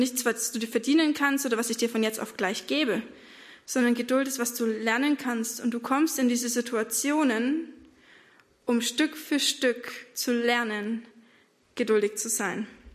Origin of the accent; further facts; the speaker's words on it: Baden-Württemberg, Germany; aber ich komme aus dem Schwarzwald